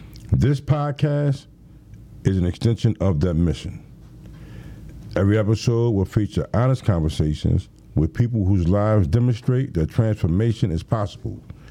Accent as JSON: {"language": "English", "town": "Philadelphia", "region": "Pennsylvania", "country": "United States", "tie": "born or raised there", "said": "Because I grew up in South Philadelphia, as you know. And growing up in the inner city, we tend to gravitate toward the negative influences."}